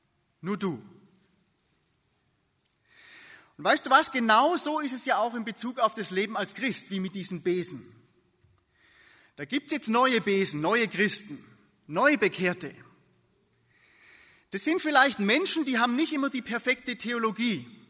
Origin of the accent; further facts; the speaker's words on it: Baden-Württemberg, Germany; wie gesagt, ich bin im Hohenlohischen aufgewachsen